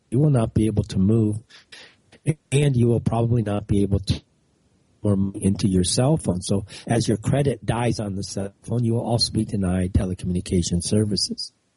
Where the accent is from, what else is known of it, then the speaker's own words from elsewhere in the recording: Pakistan; Look, I'm not British. I hold a British passport.